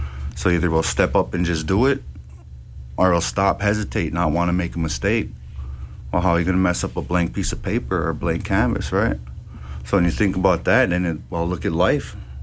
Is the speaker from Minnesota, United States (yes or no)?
yes; Minneapolis, Minnesota, United States; I do a lot of graffiti on trains and stuff as I was growing up in Minneapolis.